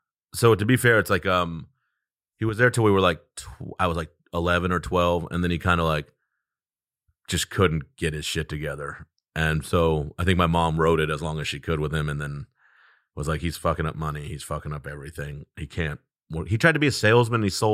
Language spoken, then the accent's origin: English; Fort Worth, Texas, United States; moved away; Like broad strokes, I'm from Fort Worth, Texas, South Side. But I haven't lived there in 20 years, so I guess I'm like from all over a little bit.